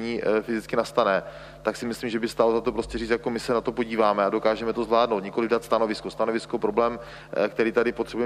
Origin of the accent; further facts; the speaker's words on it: Moravia, Czechia; Jednak nepovažuji se jako Moravák za divoký východ.